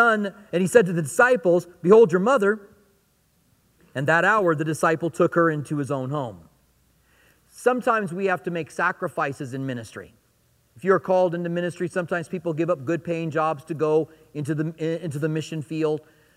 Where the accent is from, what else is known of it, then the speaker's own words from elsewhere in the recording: Clinton, Iowa, United States; born there; I was born in Clinton, Iowa. I can't change that no matter how hard I try.